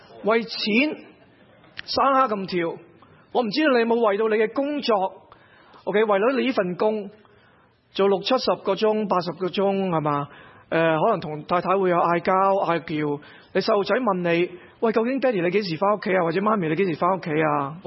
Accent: Hong Kong; 我們香港人粵語的弟兄姊妹呢，成日都第一句說話就是恭喜發財

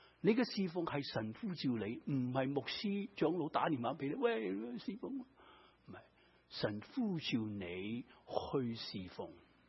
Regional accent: China; 我们中国人说没有口齿，讲了话好像没有这件事情

